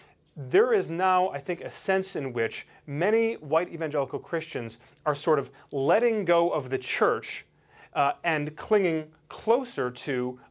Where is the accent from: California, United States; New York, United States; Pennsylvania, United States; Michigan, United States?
Michigan, United States; Brighton; Bill Bolin actually leads a church in my hometown in Brighton, Michigan.